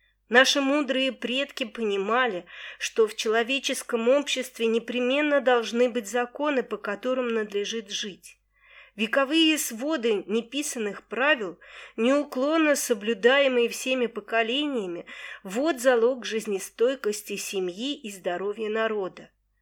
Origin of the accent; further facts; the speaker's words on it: Belaya Kalitva, Rostov Oblast, Russia; раскинулся мой родной город Белая Калитва.